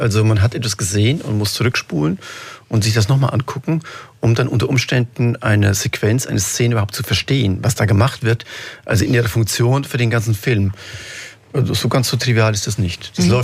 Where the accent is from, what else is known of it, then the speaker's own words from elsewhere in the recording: Karlsruhe, Baden-Württemberg, Germany; Also, ja, aber man erkennt dann als Karlsruher dann eben die Straßen in Karlsruhe